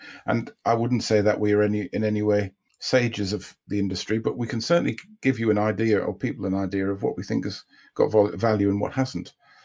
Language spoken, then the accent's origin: English; United Kingdom; I would say, first of all, we are British. You know, there's a natural cynicism in being British.